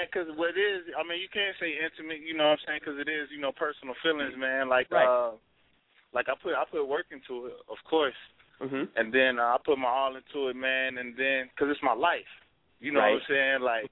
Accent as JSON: {"language": "English", "region": "Louisiana", "country": "United States", "tie": "born or raised there", "lives_now": "Texas, United States", "said": "Yeah, well, I was born here. I was raised in Louisiana, but yeah, I stay here right now."}